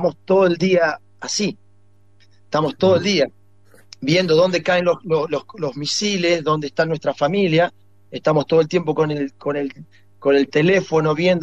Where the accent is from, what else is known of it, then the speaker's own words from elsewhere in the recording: Punta Alta, Buenos Aires Province, Argentina; born there; Yo nací en Punta Alta, provincia de Buenos Aires, ahí a 10 kilómetros de Bahía Blanca, 1978, yo tengo 45.